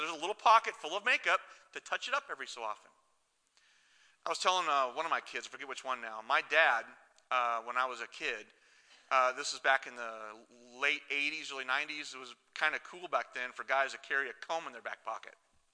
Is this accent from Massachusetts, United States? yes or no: no; Washington, United States; And I grew up in Washington State, so it rains a lot there, right?